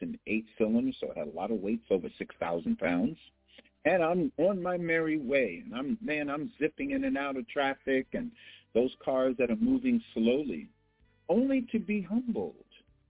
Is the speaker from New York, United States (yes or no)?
yes; New York, United States; also born or lived in Las Vegas, Nevada; I'm coming from Las Vegas, Nevada, and I'm originally from New York.